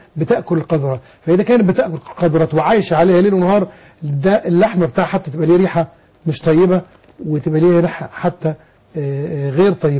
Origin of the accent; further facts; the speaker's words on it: Egypt; عندنا في مصر